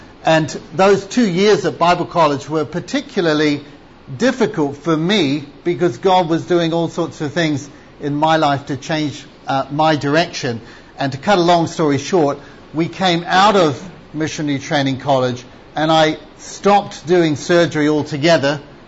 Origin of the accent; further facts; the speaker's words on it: New Zealand; born there; I was born in New Zealand, which is a long way away from here. And I grew up in a Christian home.